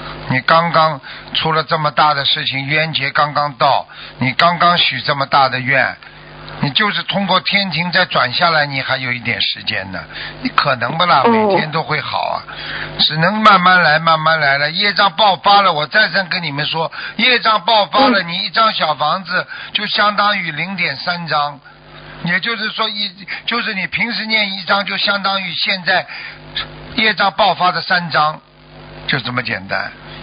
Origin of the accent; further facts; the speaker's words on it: China; 所以你看我们中国人还喜欢藏一点，你到时候没钱了怎么办啊？